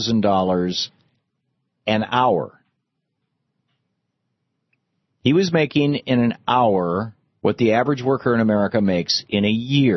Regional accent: Michigan, United States; I grew up in Michigan.

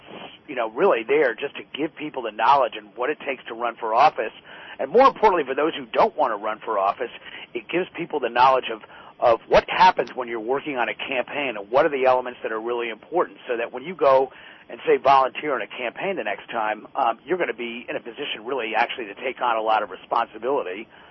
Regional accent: Connecticut, United States; whether it's Washington or my home state capital of Hartford, Connecticut

